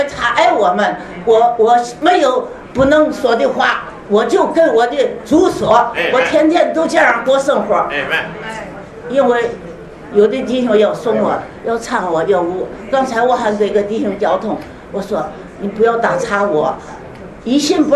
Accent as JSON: {"language": "Chinese", "region": "Shandong", "country": "China", "said": "所以我们这个源头山东人，我们都是农村呀"}